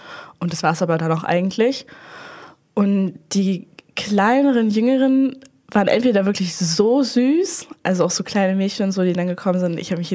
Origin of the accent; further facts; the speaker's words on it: Bremen, Germany; ich war vorher auf einem Gymnasium bei uns in Bremen.